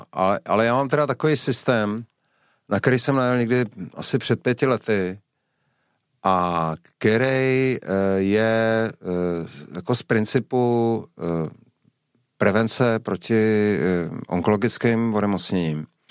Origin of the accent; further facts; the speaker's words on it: Prague, Czechia; protože já jsem byl ze Žižkova úplně z druhé strany